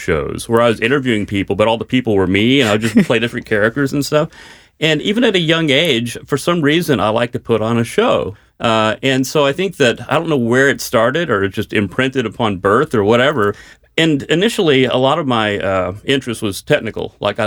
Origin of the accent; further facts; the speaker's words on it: Dallas, Texas, United States; So, you know, I'm from Dallas, and there it's all about tornadoes and hailstorms.